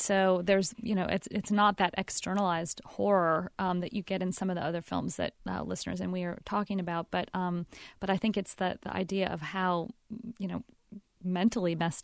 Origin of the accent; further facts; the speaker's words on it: California, United States; I'm 9 years old. I'm growing up in Southern California. My grandmother's visiting from Ohio.